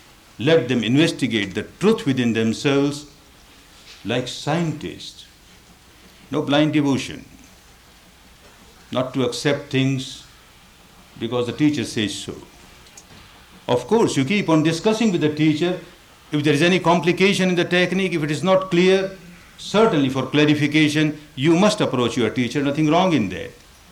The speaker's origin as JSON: {"language": "English", "country": "Myanmar", "tie": "born or raised there", "said": "I was born in Burma and I lived there. I learned a little bit of the language"}